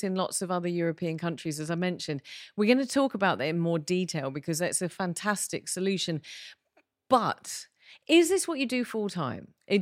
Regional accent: United Kingdom; So as a British person, and I'm going to speak for myself and my country who has no style

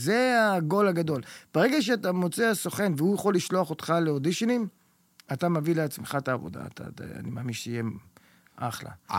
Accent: United States; also born or lived in Israel; אני נולדתי בישראל, אבל אני גדלתי באמריקה מגיל 9

